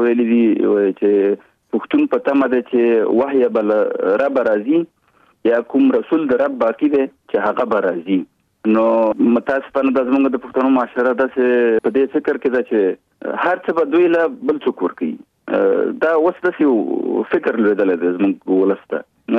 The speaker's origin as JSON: {"language": "Pashto", "region": "Kunar", "country": "Afghanistan", "tie": "born or raised there", "moved": "yes", "lives_now": "Kabul, Afghanistan", "said": "زه د افغانستان د یوې غرنۍ سیمې چې کونړ ولایت نومېږي، زه د کونړ ولایت یم. په 1991 زیږدیز کال کې هلته زیږېدلی یم. ابتدایي اړومبني تعلیمات مې هلته په خپله سیمه کې کړي دي، وروسته بیا کابل ته راغلی یم،"}